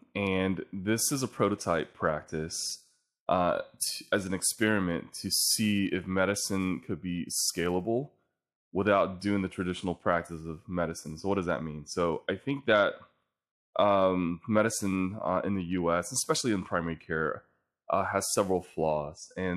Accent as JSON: {"language": "English", "town": "Houston", "region": "Texas", "country": "United States", "tie": "born or raised there", "said": "Now, growing up in Houston and in the biggest medical center in the world"}